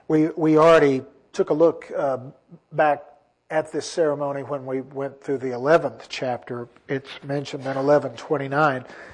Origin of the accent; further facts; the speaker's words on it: Junction, Texas, United States; We have something kind of similar to that at for Resurrection Eve out in my hometown of Junction.